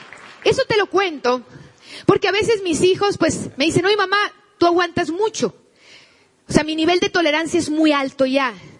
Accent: Guasave, Sinaloa, Mexico; also born or lived in Culiacán; en Guasave, donde yo nací en Culiacán, pero ya vivíamos en Guasave, Sinaloa

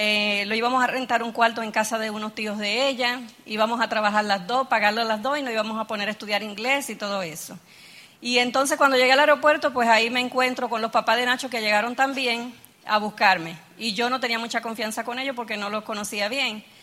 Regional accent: Puerto Rico; also born or lived in Dominican Republic; Y yo nací en la República Dominicana, me crié en Puerto Rico para hacerlo y haciéndolo cortito.

